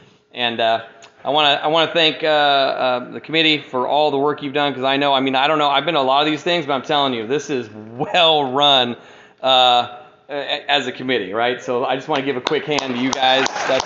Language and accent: English; Redmond, Washington, United States; born there; I was born in Redmond, Washington, and one of five boys in a big Irish Catholic family.